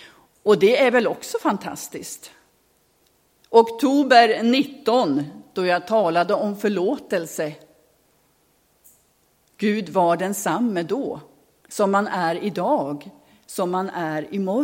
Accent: Västerbotten County, Sweden; now in Nybro, Sweden; Vi sjöng den nog hemma i Västerbotten bland sångarna. Och den här har jag hemma, har jag hittat det hemma också i där vi bor nu i Nybro.

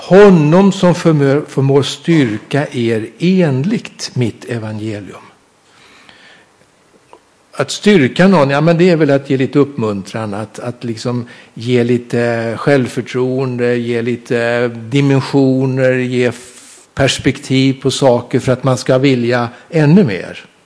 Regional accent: Mariefred, Södermanland, Sweden; born there; min bostadsort, jag är född i Mariefred. Så jag är sörmlänning från ursprunget.

